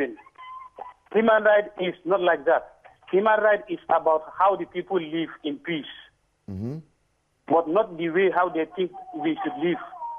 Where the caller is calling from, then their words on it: Gambia; I'm calling from the Gambia.